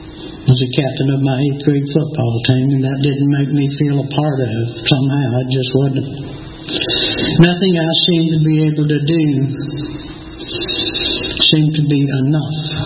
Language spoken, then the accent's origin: English; Atlanta, Georgia, United States; I was raised right here in Atlanta by... My father was a Marine. My mother was a drunk. My grandmother was a Episcopalian.